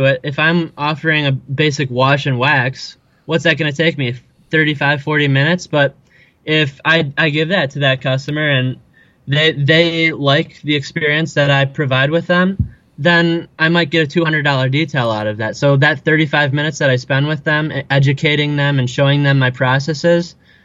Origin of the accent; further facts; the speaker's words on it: Arlington Heights, Illinois, United States; So I'm from Arlington Heights, Illinois, which is about 45 minutes west of downtown Chicago.